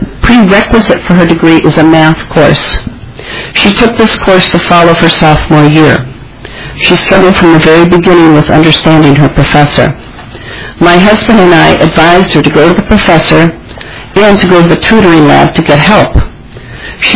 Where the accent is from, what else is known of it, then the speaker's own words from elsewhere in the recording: Plymouth, Minnesota, United States; I'm from Plymouth.